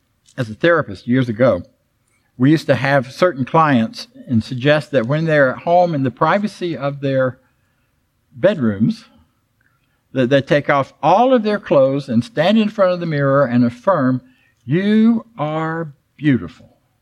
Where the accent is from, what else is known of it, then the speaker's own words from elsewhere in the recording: Florida, United States; When I was a kid growing up in Florida, and it was a very impoverished area